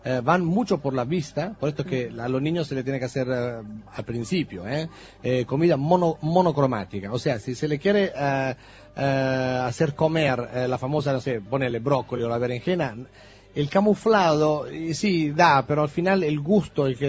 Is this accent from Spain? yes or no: no; Apulia, Italy; Spanish is a second language; obviamente de mi tierra, la Puglia.